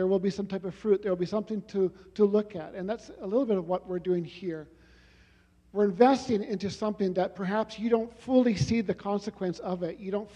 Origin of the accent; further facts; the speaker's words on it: Vancouver, British Columbia, Canada; also born or lived in Asia; now in Calgary, Canada; And I'm originally from Vancouver.